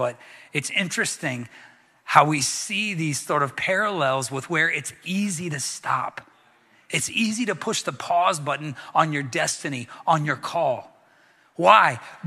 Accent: the South, United States; I grew up in the South, and football was a really big deal in the South.

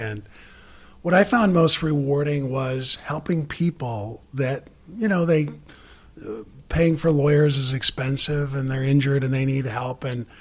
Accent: Ada, United States; And I grew up here in Ada, and so when I was able to, I went off to law school

